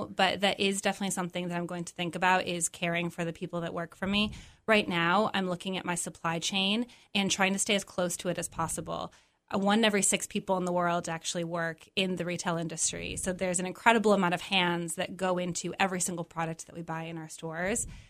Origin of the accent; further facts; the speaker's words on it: Syracuse, New York, United States; so I grew up in Syracuse. My parents came here when I was young from Poland.